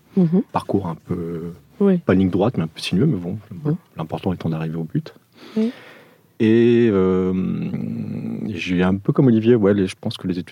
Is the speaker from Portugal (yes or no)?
yes; Portugal; now in France; je suis portugais d'origine. Français d'adoption. Je suis arrivé en France en 1974